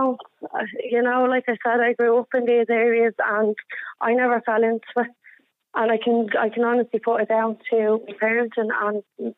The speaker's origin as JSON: {"language": "English", "town": "Dublin", "region": "Leinster", "country": "Ireland", "tie": "born or raised there", "said": "Like myself, I grew up in Inchicore, and I turned out all right, you know."}